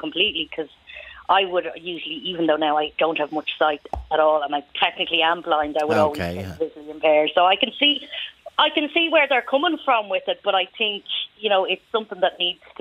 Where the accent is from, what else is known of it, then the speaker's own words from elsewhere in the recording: Ireland; of course, me being Irish and being curious